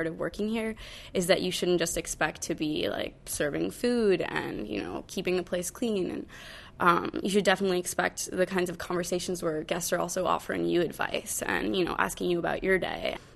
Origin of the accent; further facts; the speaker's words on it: Winchester, Massachusetts, United States; I'm from Winchester, Massachusetts, which is like 20 minutes away.